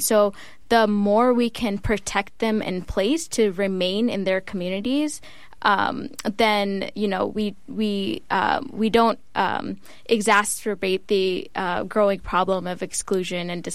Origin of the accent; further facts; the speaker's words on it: Los Angeles, California, United States; I've experienced it personally growing up in the San Fernando Valley in L.A.